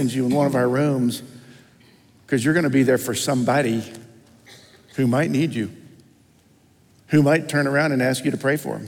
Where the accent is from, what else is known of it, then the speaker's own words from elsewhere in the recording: Tennessee, United States; also born or lived in Ohio; And I grew up in Tennessee and then Ohio, and then have been out here, of course, now for all these years.